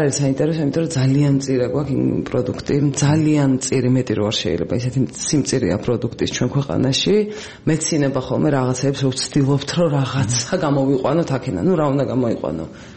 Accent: Imereti, Georgia; იმერელი ვარ

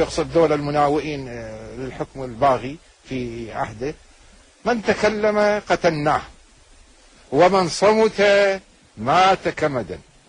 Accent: Najaf, Najaf Governorate, Iraq; also born or lived in Baghdad; أنا نشأت بالنجف وأكملت الثانوية بالنجف وكملت كلية الحقوق في بغداد.

